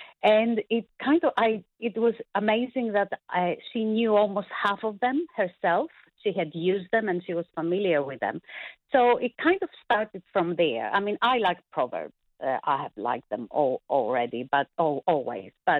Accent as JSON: {"language": "English", "country": "Greece", "said": "I'm originally from Greece."}